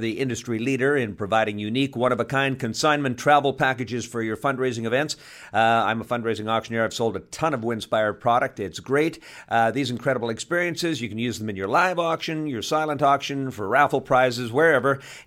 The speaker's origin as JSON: {"language": "English", "country": "Canada", "lives_now": "United States", "said": "I am from Canada, and so I'm not too sure"}